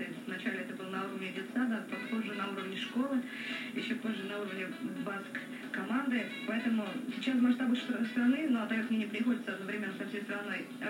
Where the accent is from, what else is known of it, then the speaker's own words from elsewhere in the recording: Ufa, Bashkortostan, Russia; born there; Паша, я родилась в Уфе.